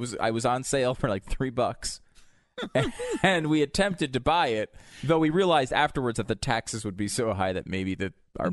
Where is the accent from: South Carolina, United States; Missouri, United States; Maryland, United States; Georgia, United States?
Maryland, United States; he doesn't even know I'm from Maryland.